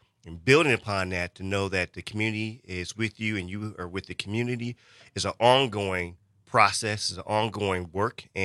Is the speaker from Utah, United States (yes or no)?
no; Milwaukee, Wisconsin, United States; I haven't had all the best of experiences growing up in Milwaukee